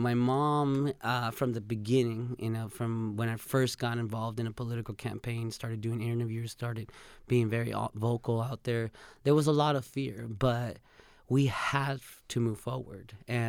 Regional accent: Mexico; told him I was from Mexico

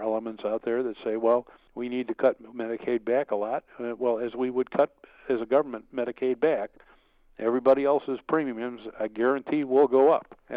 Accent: Chicago, Illinois, United States; I know I grew up in Chicago, so there was no debate about if you were going to run for office in Chicago, you'd be a Democrat.

